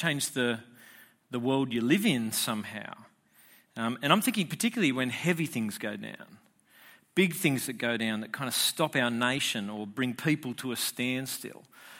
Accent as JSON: {"language": "English", "region": "New South Wales", "country": "Australia", "tie": "born or raised there", "said": "There was a monument erected, you know, in my hometown back in the Shire."}